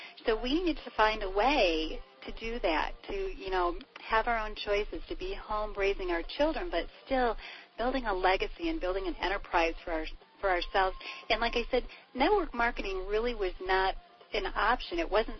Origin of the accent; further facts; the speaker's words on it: Grand Rapids, Michigan, United States; But my background, you know, I'm a hometown girl. I grew up in Grand Rapids, Michigan, so did Brad, and we spent our lives here